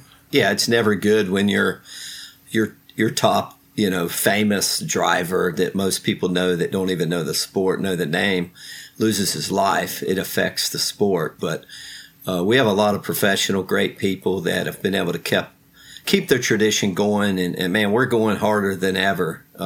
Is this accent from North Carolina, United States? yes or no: yes; Charlotte, North Carolina, United States; But I have a twin brother, and he worked at Hendrick Motorsports. And we grew up in Charlotte. It's kind of the home, the central location of NASCAR racing.